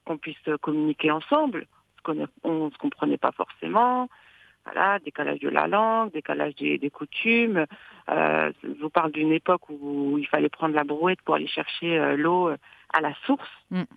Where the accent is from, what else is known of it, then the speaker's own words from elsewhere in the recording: Morocco; Mon village natal, avec les odeurs, les couleurs, la lumière, complètement différente de ce qu'on a ici.